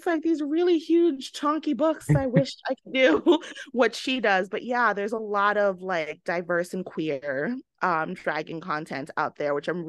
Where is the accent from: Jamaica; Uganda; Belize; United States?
Jamaica; accent: Jamaican; the biggest regret I have in my life is that I've completely lost my Jamaican accent. I can understand Patois, but I cannot speak it.